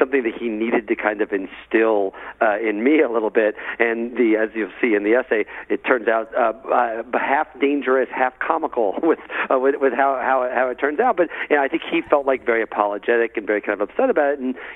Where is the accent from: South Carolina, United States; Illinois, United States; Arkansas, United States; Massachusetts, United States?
Illinois, United States; you know, I grew up in central Illinois. Illinois is basically Nebraska with Chicago at the top. And I'm from the Nebraska part. It's very rural.